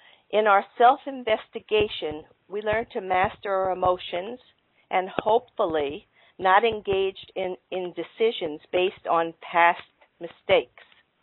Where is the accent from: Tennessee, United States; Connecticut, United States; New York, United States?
New York, United States; Sheepshead Bay; Well, I grew up in Sheepshead Bay, as did you.